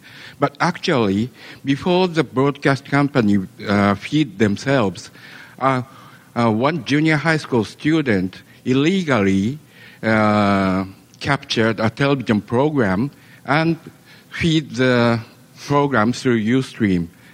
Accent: Tokyo, Japan; English is a second language; from Tokyo, and I'd like to talk about the disaster in Japan

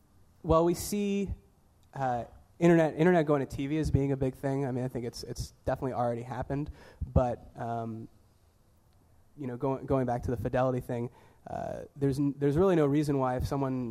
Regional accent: Canada; And being Canadian has never been a problem, I would say.

